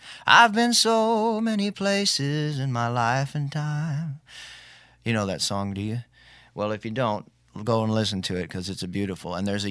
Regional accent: Hawaii, United States; He lived on Maui, interestingly enough, which I grew up in Maui.

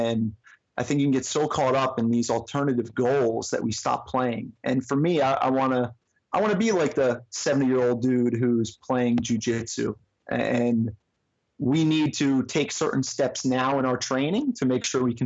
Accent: Hamilton, New Jersey, United States; I grew up in Hamilton, New Jersey, which is 15 minutes up the road, and I moved back home after college, and a lot of my friends still live here.

